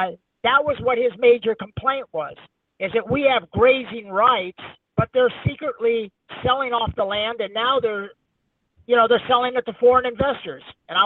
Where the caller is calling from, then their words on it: Los Angeles, California, United States; I'm calling from Los Angeles, from Mexifornia.